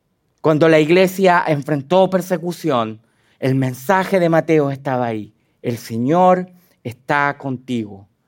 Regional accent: Chile; Hay un tercer seismos y ese es mi favorito. Y soy chileno, no me gustan los sismos.

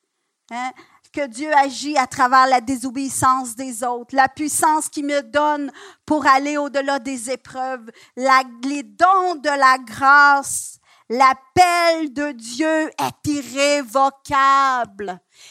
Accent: Quebec, Canada; On est Québécois un petit peu agressifs, hein?

